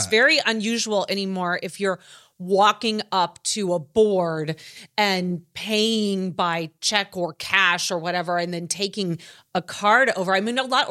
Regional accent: Chicago, Illinois, United States; Oh, well, I'm from Chicago.

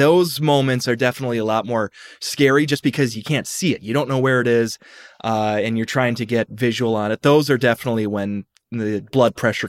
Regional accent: Twin Cities, Minnesota, United States; So I grew up in the Twin Cities. Mm-hmm. It's, pretty close by a couple hour drive into Minnesota. So most of my family is in the Twin Cities.

